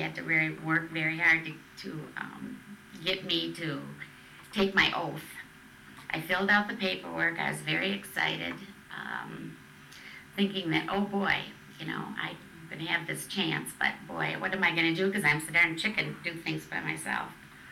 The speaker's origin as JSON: {"language": "English", "town": "Beloit", "region": "Wisconsin", "country": "United States", "tie": "born there", "said": "I was born in Beloit, Wisconsin, and went in the military from Madison, Wisconsin"}